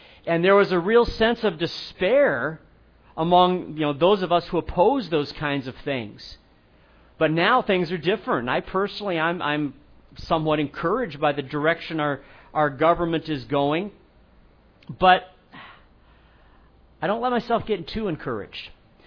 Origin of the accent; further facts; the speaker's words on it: United States; I love being an American. I love our country.